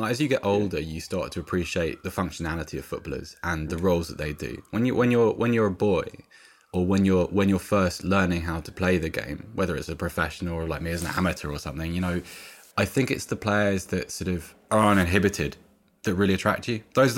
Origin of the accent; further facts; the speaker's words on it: Oxford, South East England, United Kingdom; I grew up in Oxford